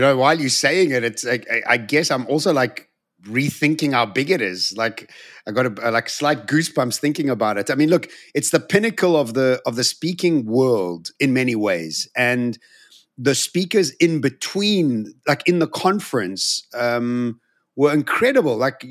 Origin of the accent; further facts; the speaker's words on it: Dubai, United Arab Emirates; whenever I tell people in America that I'm from Dubai